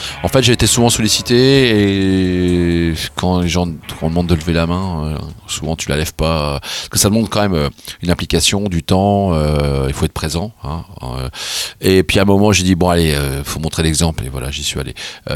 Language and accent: French; Bruz, Brittany, France; parce que je suis de Bru, hein